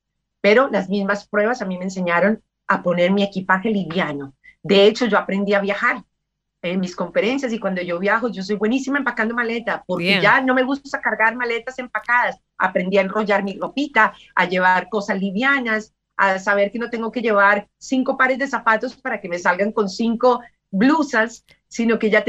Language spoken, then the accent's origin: Spanish; Colombia; Yo soy colombiana, pero yo como colombiana jamás probé la droga